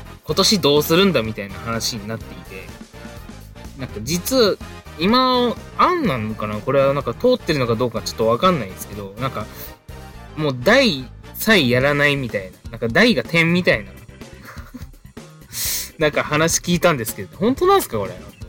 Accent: Kyoto, Japan; 自分の出身がですね、京都なんですけども

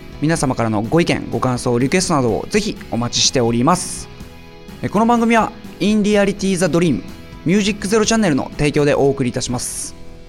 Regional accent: Fukuoka, Japan; 年は27歳です。もう中堅あたりになりますね、人生で言いますと。で、出身はですけど福岡ですね、九州で生まれ育ちました。

